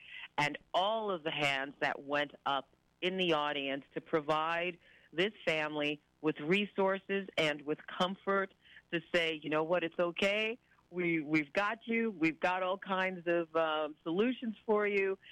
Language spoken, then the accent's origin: English; New York City, New York, United States; points east for me, because I'm originally from New York City